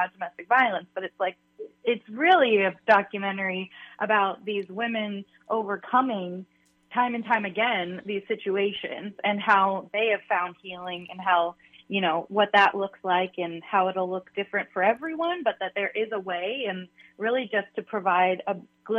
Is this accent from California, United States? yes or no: yes; Los Angeles, California, United States; in my hometown, because I'm from L.A., so this is huge for me.